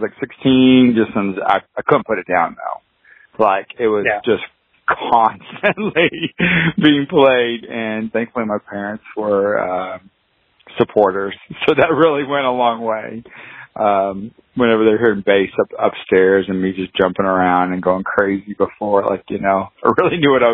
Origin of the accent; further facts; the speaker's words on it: Illinois, United States; now in Nashville, United States; Yeah, I grew up in Southern Illinois, near close to St. Louis, St. Louis area. Yeah, and lived there for most of my life growing up, and then moved down to Nashville for a girl